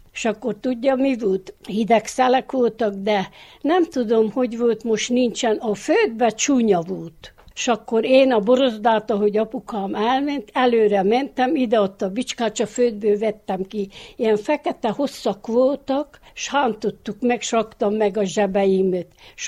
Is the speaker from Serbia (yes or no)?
no; Városfalva, Harghita, Romania; Városfalváról. 39-ben születtem, és 86-ot töltöm augusztus 29-ig.